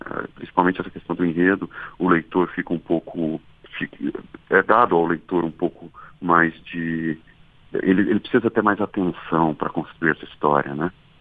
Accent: Lorena, São Paulo, Brazil; Eu também cresci em Lorena em algum período da minha vida.

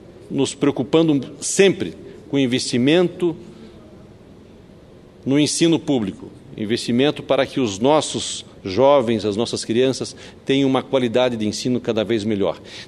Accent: Brazil; E é isso que é a grande expectativa de todos nós, da população brasileira. Nós queremos ver o Hexa campeonato que fique aqui no nosso país.

